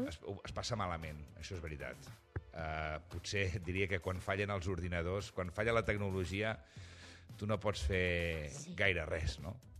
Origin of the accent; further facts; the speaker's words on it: Vic, Catalonia, Spain; born there; jo sóc d'Osona, ho saps, això. Jo vaig néixer a Vic. Per tant, ho sé tot de Vic.